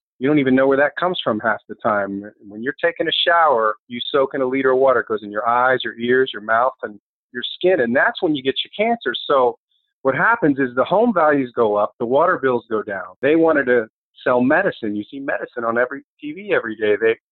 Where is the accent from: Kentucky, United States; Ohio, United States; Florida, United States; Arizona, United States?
Florida, United States; now in Fort Myers, United States; I'm a Floridian from South Florida, but I live in West Florida, Fort Myers